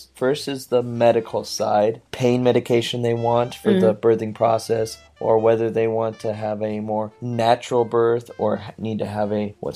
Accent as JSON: {"language": "English", "region": "Washington", "country": "United States", "said": "I'm from a rural part of America in Washington State. It's in the northwest part of the country."}